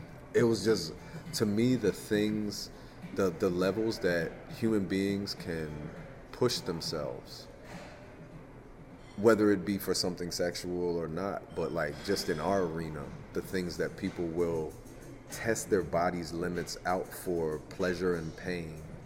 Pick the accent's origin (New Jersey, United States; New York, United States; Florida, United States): New Jersey, United States; Jersey City; I'm from Jersey City, New Jersey. I ain't ever come across no bear trap.